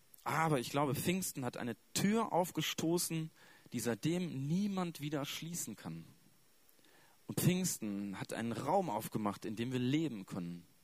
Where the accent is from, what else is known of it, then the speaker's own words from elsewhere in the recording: Münster, North Rhine-Westphalia, Germany; komme wieder hier nach Remscheid oder nach Münster, wo ich herkomme